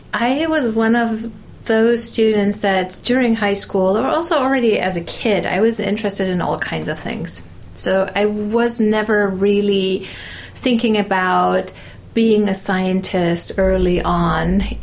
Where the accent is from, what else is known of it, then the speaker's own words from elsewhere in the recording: southern Germany, Germany; I grew up in southern Germany. There is the Black Forest and then the Vosges Mountains on the French side.